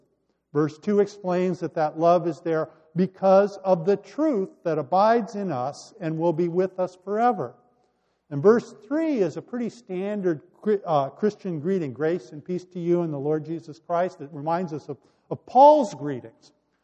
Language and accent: English; Santa Monica, California, United States; I grew up in Santa Monica, California. I probably wasn't paying attention when we talked about our city's history in school